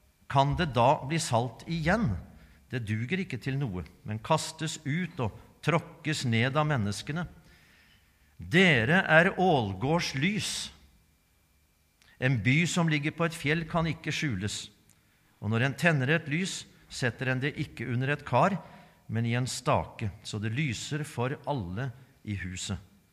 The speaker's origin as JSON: {"language": "Norwegian", "region": "Eastern Norway", "country": "Norway", "said": "Vi kommer ifra Østlandet, fra de dype skoger. Hører hjemme der borte."}